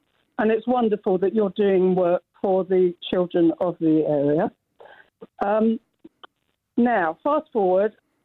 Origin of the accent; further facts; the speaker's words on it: Stepney, London, United Kingdom; I too was born in the borough. I was born in Stepney of immigrant parents. My mother was Jewish, my father was Jamaican, and my father left my mother. I was brought up by a single mother.